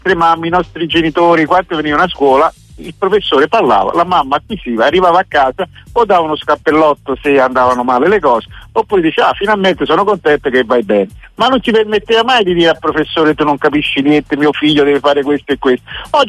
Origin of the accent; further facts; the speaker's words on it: Naples, Campania, Italy; now in Milan, Italy; da napoletano a Milano mi fa sempre male, perché sono 47 anni che sto qua